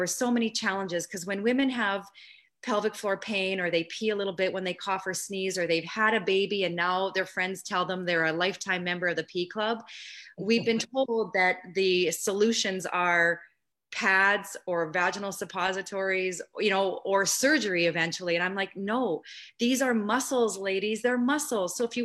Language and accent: English; Saskatoon, Saskatchewan, Canada; opening up an integrated health therapies clinic here in my hometown of Saskatoon, Saskatchewan, Canada.